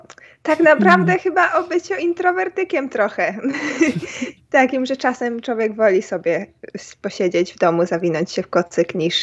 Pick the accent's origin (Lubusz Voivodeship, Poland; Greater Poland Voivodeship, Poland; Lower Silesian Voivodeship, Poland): Greater Poland Voivodeship, Poland; Poznań; Tak jest.